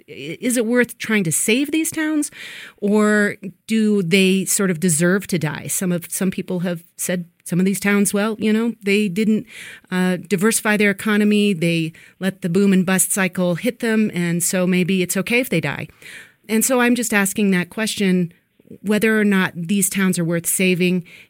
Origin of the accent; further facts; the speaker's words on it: Walden, Colorado, United States; And so, for instance, in my hometown of Walden, Colorado, the post office is fine, but my elementary school is boarded up.